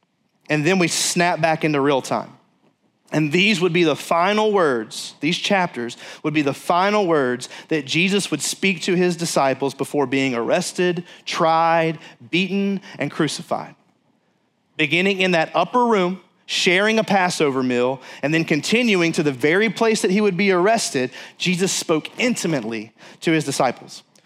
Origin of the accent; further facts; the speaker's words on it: Mississippi, United States; I come from South Mississippi